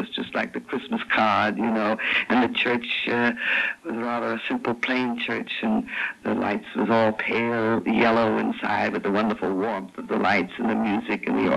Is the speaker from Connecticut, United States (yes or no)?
yes; Waterbury, Connecticut, United States; I'm from a very large family. I'm one of the seven children. And I came from Waterbury, Connecticut, from a very large and interesting house full of fireplaces